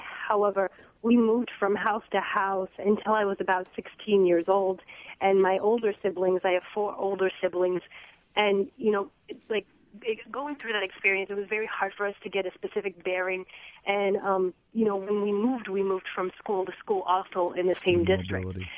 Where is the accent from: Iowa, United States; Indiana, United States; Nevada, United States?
Iowa, United States; I am African-American, born and raised in Iowa.